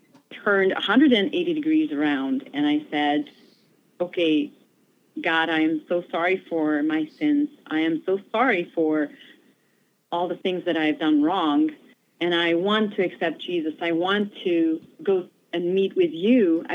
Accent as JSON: {"language": "English", "country": "Romania", "tie": "born there", "second_language": "English", "said": "I was born in Romania in a different status than it is now."}